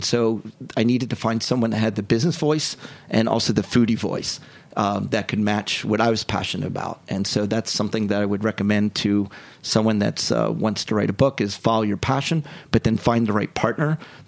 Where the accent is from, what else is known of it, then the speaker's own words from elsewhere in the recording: Haddonfield, New Jersey, United States; It's also my hometown is Haddonfield, New Jersey.